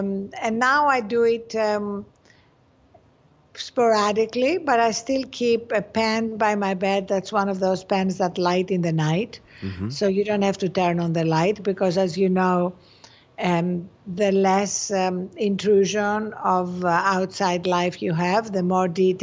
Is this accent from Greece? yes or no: yes; Greece; English is a second language; I was brought up in Greece, and people don't have breakfast. They have coffee. And so like a good Greek peasant girl